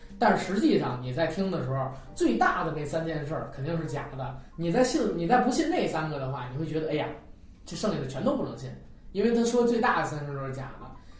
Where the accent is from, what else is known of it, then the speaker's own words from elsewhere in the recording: Beijing, China; 我作为一个北京人啊，从小长在胡同里，老炮的儿子